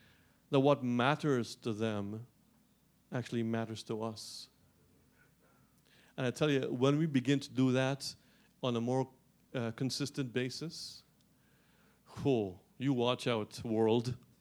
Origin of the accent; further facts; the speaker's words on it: Guyana; moved away; I grew up in Guyana, as you know.